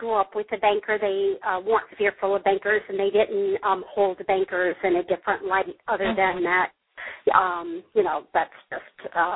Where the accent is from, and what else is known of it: the South, United States